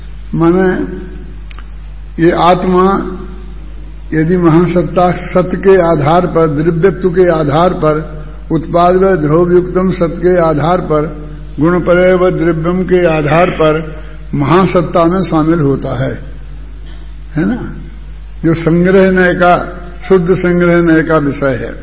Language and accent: Hindi; Rajasthan, India; हम राजस्थानी हैं और भारतीय भी हैं